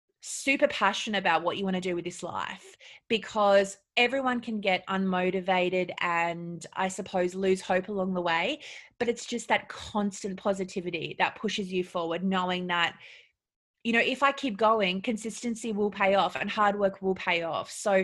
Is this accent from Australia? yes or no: yes; Australia; also born or lived in United States; growing up in Australia where everyone wants to be this tiny, tiny person, and going to America where it's okay to have hips and boobs